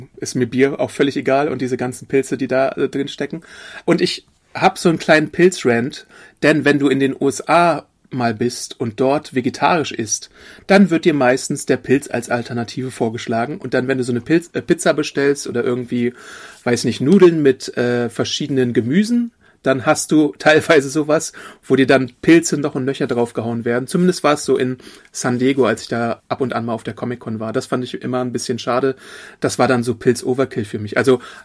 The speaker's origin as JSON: {"language": "German", "country": "Poland", "tie": "born there", "said": "als gebürtiger Pole, dessen Urahnen wahrscheinlich ständig im Wald waren und Pilze gesammelt haben"}